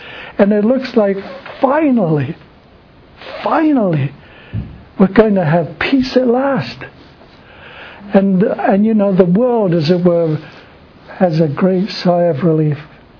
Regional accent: England, United Kingdom; I grew up in England.

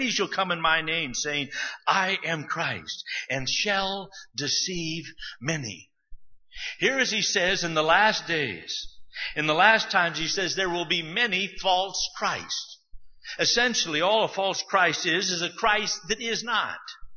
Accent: United States; born there; I was born in America.

